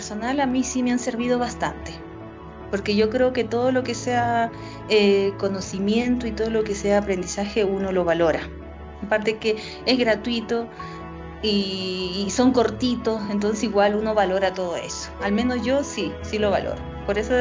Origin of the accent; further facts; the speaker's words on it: Peru; now in Chile; La verdad que soy de Perú, radico como 15 años aquí en Chile.